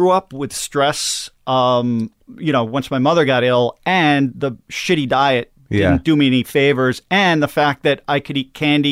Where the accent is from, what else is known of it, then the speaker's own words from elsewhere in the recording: New York, United States; Long Island.